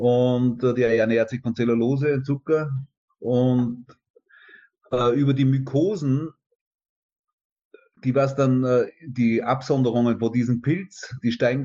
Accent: Wels, Upper Austria, Austria; born there; Ich bin 55 Jahre alt, in Wels geboren

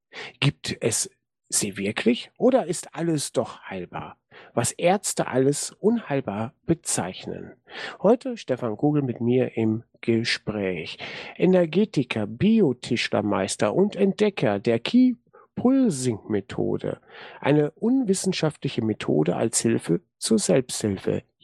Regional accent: North Rhine-Westphalia, Germany; in meiner alten Heimatstadt, in der Gegend von Münster, Nordrhein-Westfalen.

